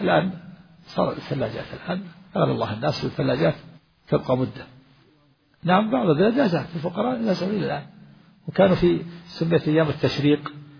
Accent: Najd, Saudi Arabia; وكان هذا إلى عهد قريب عندنا في نجد هنا يملحون، كنت وأنا صغير

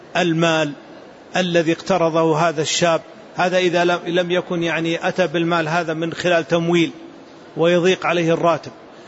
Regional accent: Saudi Arabia; عندنا في المملكة العربية السعودية

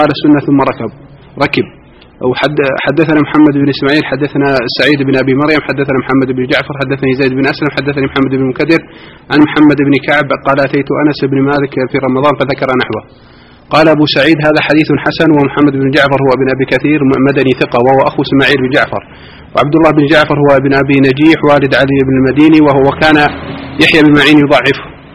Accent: Egypt; moved away

